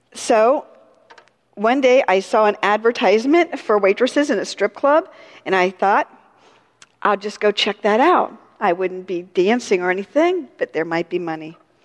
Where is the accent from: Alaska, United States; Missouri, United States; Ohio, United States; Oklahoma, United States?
Ohio, United States; Columbus; born there; I was born in 1961 in Columbus, Ohio, so I'm a Buckeye